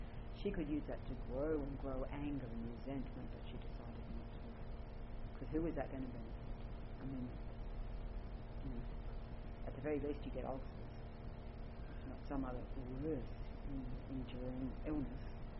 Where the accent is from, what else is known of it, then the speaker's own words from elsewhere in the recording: Newcastle, New South Wales, Australia; yeah, I grew up a Catholic. Mm. Yes, I grew up in Newcastle. And yeah, I grew up Catholic